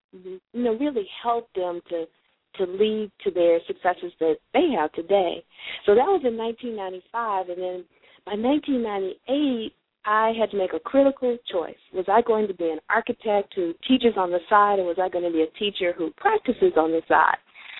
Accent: Southern US, United States; I was born and reared in the South

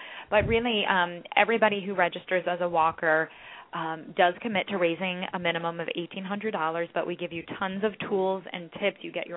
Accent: Manhattan, New York, United States; A wonderful tour of Manhattan. This is my hometown.

